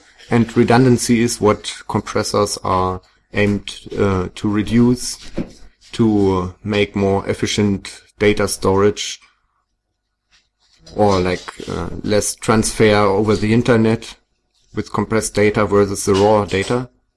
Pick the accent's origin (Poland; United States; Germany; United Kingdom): Germany; Berlin; English is a second language; I come from Berlin in Germany